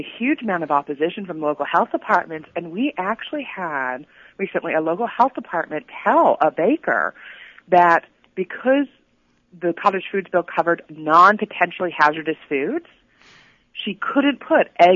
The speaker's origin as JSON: {"language": "English", "region": "Texas", "country": "United States", "tie": "born or raised there", "said": "I grew up in Texas. I'm a native Texan."}